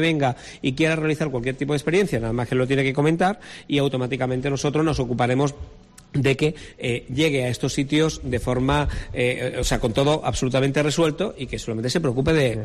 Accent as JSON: {"language": "Spanish", "town": "Málaga", "region": "Andalusia", "country": "Spain", "said": "yo digo que soy de Málaga"}